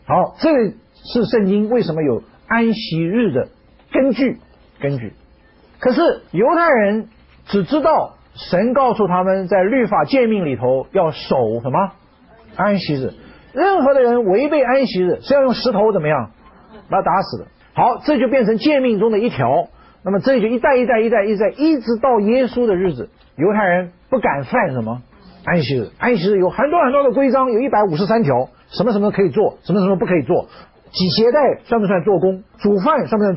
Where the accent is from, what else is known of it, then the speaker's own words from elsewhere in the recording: China; 可是我们中国人说人常常有个毛病